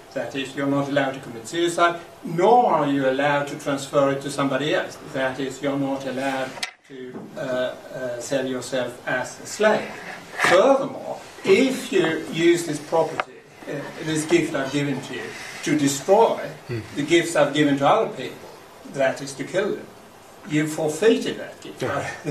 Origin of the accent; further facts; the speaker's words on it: Sweden; English is a second language; Since I come from Sweden